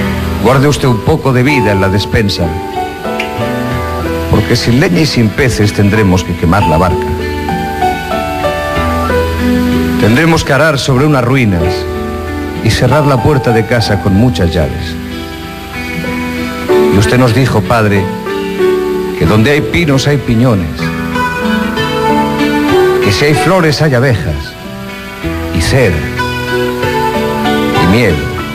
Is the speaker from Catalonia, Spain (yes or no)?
yes; Catalonia, Spain; nosotros, aquí donde nos ven, somos catalanes.